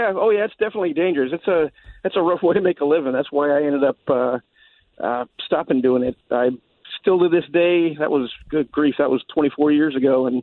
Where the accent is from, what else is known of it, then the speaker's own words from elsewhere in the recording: Colorado, United States; now in Virginia, United States; Well, I'm from Colorado. I grew up in Colorado, and I live in Virginia now. Work in D.C.